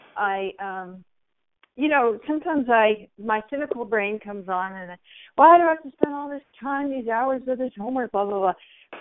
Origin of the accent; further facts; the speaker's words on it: East Coast, United States; But, you know, I'm from the East Coast.